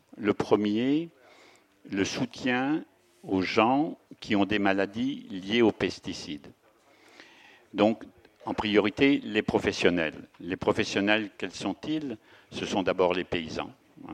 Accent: Brittany, France; Donc moi, je viens d'auprès de Rennes, en Bretagne.

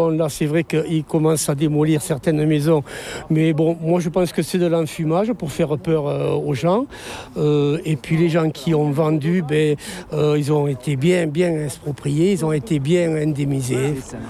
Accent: Saint-Médard, France; born there; Moi, je suis né à Saint-Médard. Je n'ai pas envie que mon village soit détruit.

